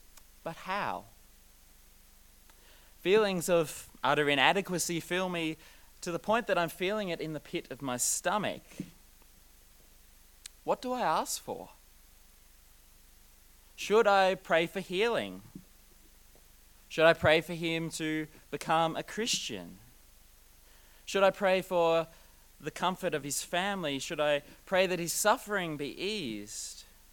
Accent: Queensland, Australia; I'm from Queensland and I really needed to warm up. In Queensland, we only have one day of winter a year, so for me, this is very unusual.

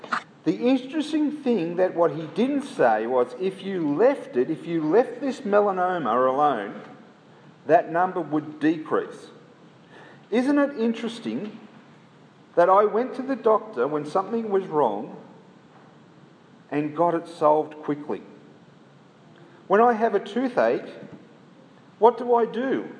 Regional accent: Newcastle, New South Wales, Australia; I don't know about you, but when I was young, I was scared of the night. And when we moved our homes from Broadmeadow to New Lambton Heights in Newcastle

